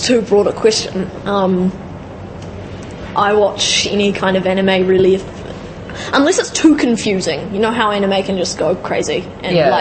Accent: New Zealand; I'm a Kiwi, but that doesn't really mean a lot.

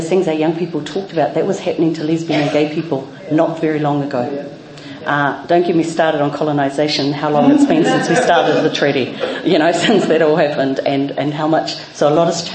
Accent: Gisborne, New Zealand; now in Wellington, New Zealand; He mokopuna au o te taira awhiti. So I hail from Gisborne, but 20 years in Wellington.

